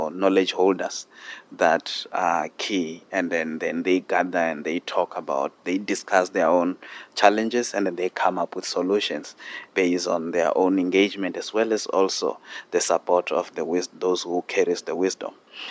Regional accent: South Africa; now in Canada; But in essence, I am from South Africa

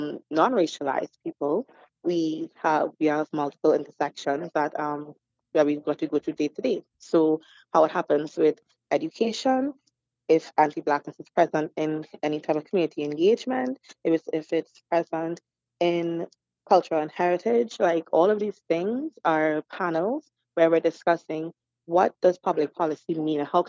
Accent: Trinidad & Tobago; I am Trinidadian, however, I'm also a Newfoundlander.

